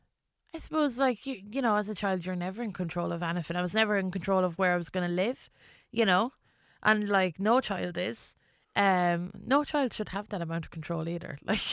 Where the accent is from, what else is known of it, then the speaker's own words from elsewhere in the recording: England, United Kingdom; born there; I was English. Do you know, like, I was born in England, and the culture, like, my family are builders, so we just go wherever the work is.